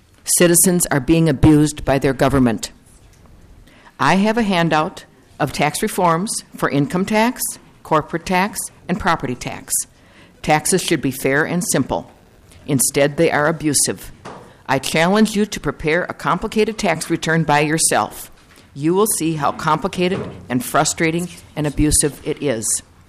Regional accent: Brooklyn Center, Minnesota, United States; I'm from Brooklyn Center.

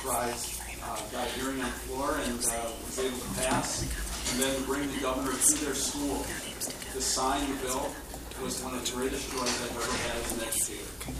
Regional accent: Winona, Minnesota, United States; I come from Winona.

